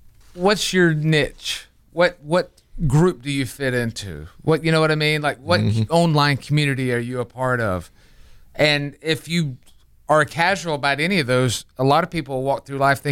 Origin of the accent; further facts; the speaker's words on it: United States; But as an American, I'd never heard her one time talk about getting America back to where we freaking were.